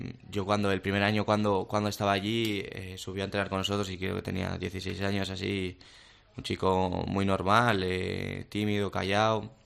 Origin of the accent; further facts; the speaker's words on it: Soto la Marina, Cantabria, Spain; tenía una vida de estar en Soto la Marina, mi pueblo, casi cada tarde con mis amigos